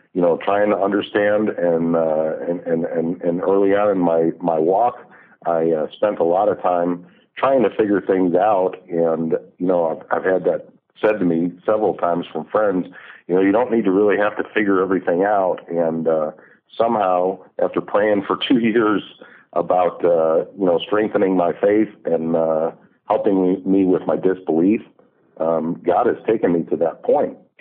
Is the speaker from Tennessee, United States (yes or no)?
no; Chicago, Illinois, United States; now in Denver, United States; I was born and raised in Chicago and moved to Denver, Colorado, probably about 20 years ago.